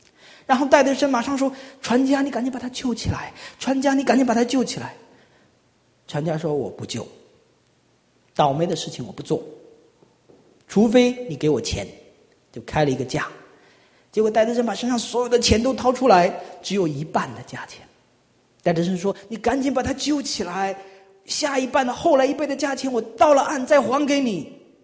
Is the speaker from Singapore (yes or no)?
no; China; 我们是中国人，而我们是中国的基督徒。